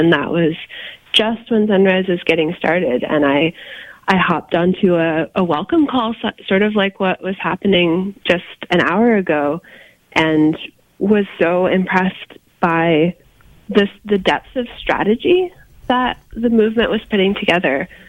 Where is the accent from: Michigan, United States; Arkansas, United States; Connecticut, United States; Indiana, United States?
Connecticut, United States; New Haven; Yeah, I grew up here in New Haven, and I have lived my whole life here.